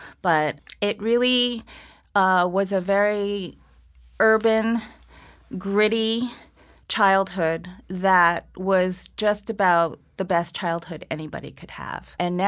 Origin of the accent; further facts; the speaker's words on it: New York City, New York, United States; I grew up in Soho during the 1970s, and when people hear that I grew up in a Soho loft, they imagine that it was so glamorous.